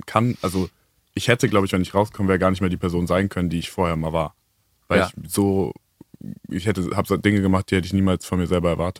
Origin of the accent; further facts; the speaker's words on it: Melsungen, Hesse, Germany; In Kassel, also Nähe Kassel, Melsungen heißt das.